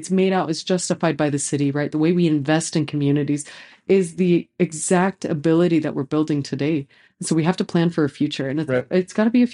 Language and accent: English; Idaho, United States; I was born here, but I was raised in Southern Idaho, got to move back at the end of 2014.